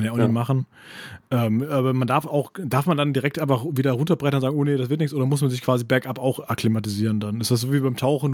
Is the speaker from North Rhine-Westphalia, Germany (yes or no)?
no; Frankfurt, Hesse, Germany; ich als Frankfurter muss auch an der Stelle erstmal hier